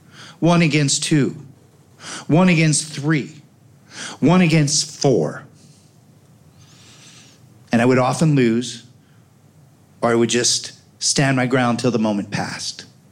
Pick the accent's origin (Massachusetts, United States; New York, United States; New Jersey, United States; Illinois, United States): Illinois, United States; Oak Park; I grew up on Gunderson and Madison in Oak Park.